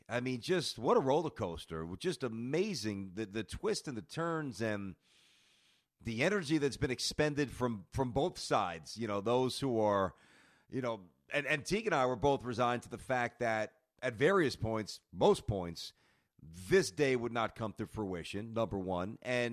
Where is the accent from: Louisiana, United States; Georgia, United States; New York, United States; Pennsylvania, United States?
New York, United States; New York City; I didn't grow up with college football. Didn't have it growing up in New York City.